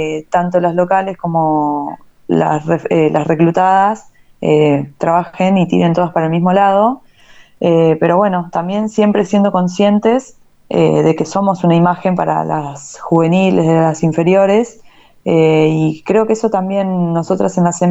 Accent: Alejandro Korn, Buenos Aires Province, Argentina; yo soy vecina, soy de Alejandro Cor.

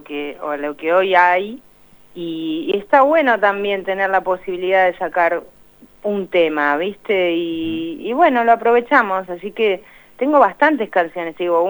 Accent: Lanús, Buenos Aires Province, Argentina; yo viví, nací en Lanús

